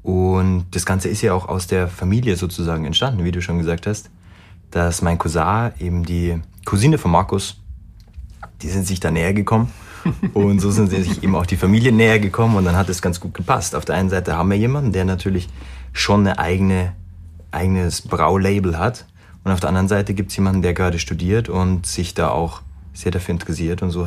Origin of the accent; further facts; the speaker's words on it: Bavaria, Germany; wir sind aus Bayern, da ist das Ganze noch schön familiär